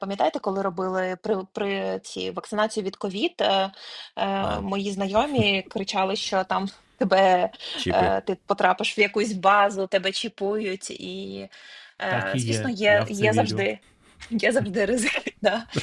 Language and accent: Ukrainian; Odesa Oblast, Ukraine; born there; що я народився там в Одеській області